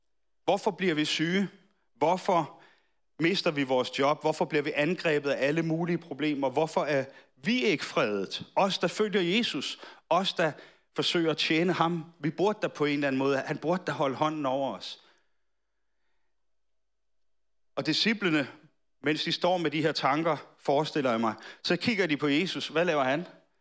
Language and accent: Danish; Capital Region of Denmark, Denmark; Jeg er fra Bornholm. Jeg er bådflygtning fra Bornholm.